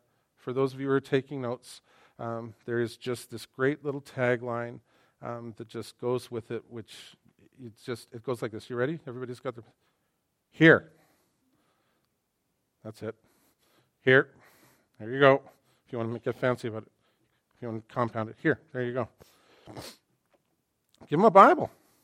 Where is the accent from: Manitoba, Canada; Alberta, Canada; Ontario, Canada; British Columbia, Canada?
British Columbia, Canada; Vancouver; but then we're from Vancouver, so I don't know.